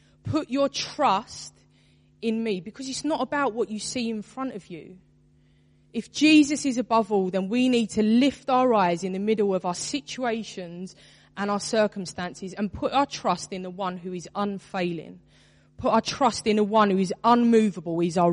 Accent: Bethnal Green, London, United Kingdom; I'm from Bethnal Green. I was born here. I lived here. I grew up here. I work here. Bethnal Green is actually a part of who I am.

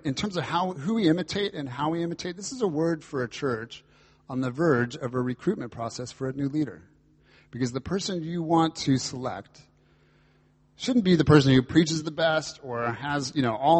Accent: United States; as an American, you just sort of want to see, hey, can the Brits do it?

